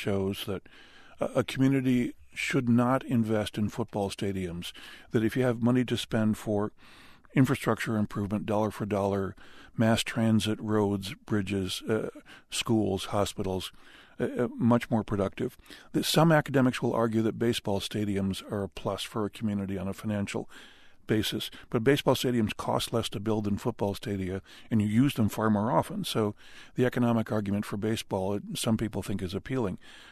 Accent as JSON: {"language": "English", "town": "Buffalo", "region": "New York", "country": "United States", "tie": "born or raised there", "said": "I grew up in Buffalo, New York, and like all true sons of Buffalo, I died 1,000 deaths"}